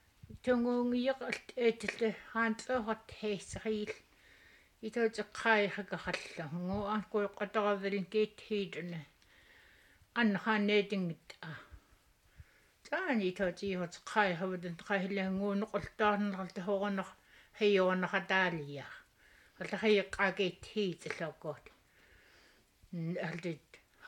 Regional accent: Anvik, Alaska, United States; Anvik. I used to belong Anvik before I married John, and we used to have lots of fun dancing and everything

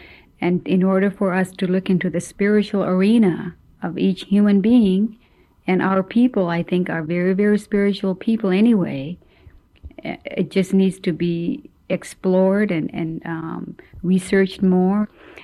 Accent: Alaska, United States; We've got the regional and village corporations, and in my hometown, we've got the North Slope Borough.

